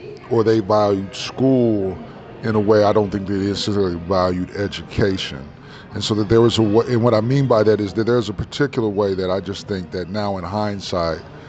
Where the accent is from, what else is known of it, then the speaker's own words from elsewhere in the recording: Memphis, Tennessee, United States; born there; I was born in Memphis, Tennessee. And then my family, my mother and father are from Osceola, Arkansas, and they moved from there.